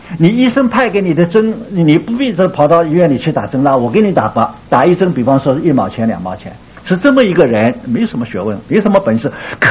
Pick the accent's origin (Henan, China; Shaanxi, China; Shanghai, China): Shanghai, China; 我们上海人掐巴那个眼睛眼斗鸡眼